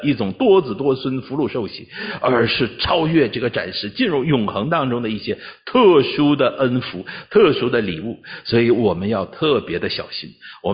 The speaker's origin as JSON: {"language": "Chinese", "country": "China", "said": "我们中国人强调礼尚往来"}